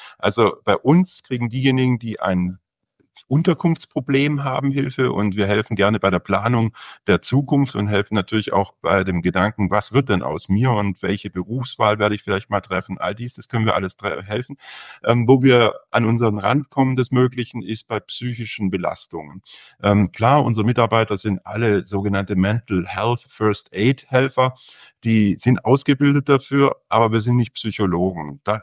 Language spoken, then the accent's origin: German; Baden-Württemberg, Germany; ich komme aus dem Schwarzwald